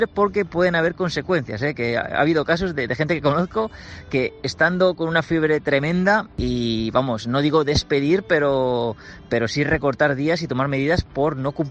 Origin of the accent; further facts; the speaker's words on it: Spain; Yo, como español